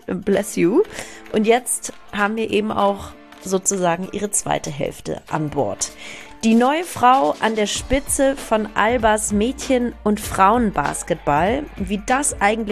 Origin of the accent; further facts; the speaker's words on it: Hamburg, Germany; Ich bin Hamburgerin sogar.